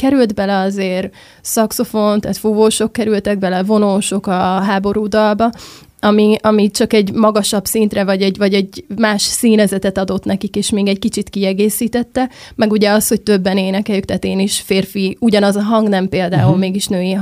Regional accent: Southern Slovakia, Slovakia; Nekem tudni kell, hogy én Felvidékről, a Szlovákiából származom

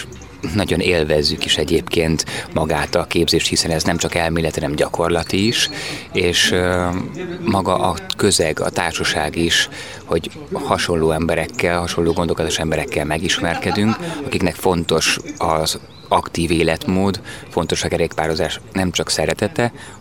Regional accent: Pécs, Baranya, Hungary; Egyébként, ahonnan én jövök, Pécset is

